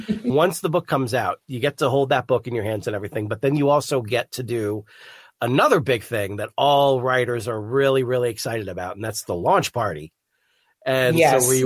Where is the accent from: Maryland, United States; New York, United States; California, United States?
New York, United States; born there; now in St. Louis, United States; Well, like I was born in New York, so I just felt like that's where I belonged at that time, was just to get back up there.